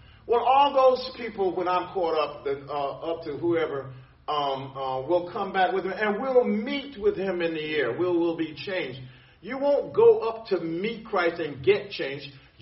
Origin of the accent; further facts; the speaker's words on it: New Jersey, United States; born there; I was born in America. I was born in New Jersey. Been American all my life.